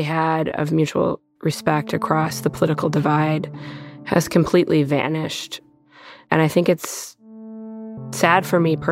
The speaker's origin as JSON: {"language": "English", "town": "Wayland", "region": "Michigan", "country": "United States", "tie": "born or raised there", "said": "I grew up in Wayland, Michigan. And the collapse of the auto industry in 2007, 2008 devastated my hometown."}